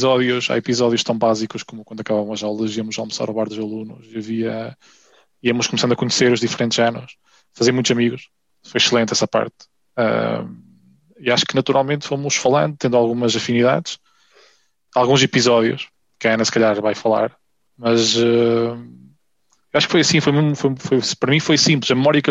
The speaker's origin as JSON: {"language": "Portuguese", "town": "Bragança", "region": "Norte", "country": "Portugal", "moved": "as an adult", "said": "Bem, eu vim de Bragança e, na verdade, vim com mais amigos."}